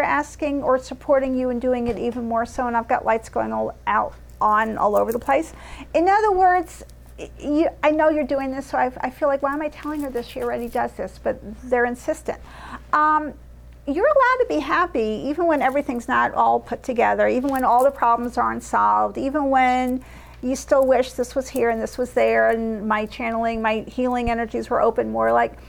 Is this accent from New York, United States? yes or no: yes; New York City, New York, United States; like I grew up in New York City, so it's like it's always about the bridges.